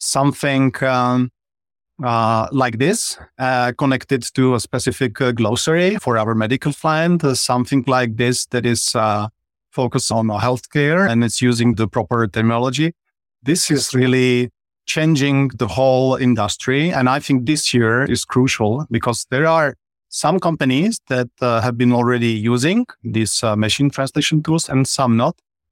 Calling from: Czechia; Right now, I'm connected from the Czech Republic.

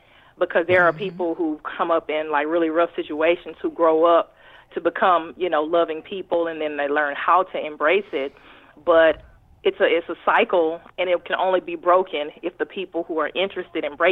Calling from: Houston, Texas, United States; I'm calling from Houston.

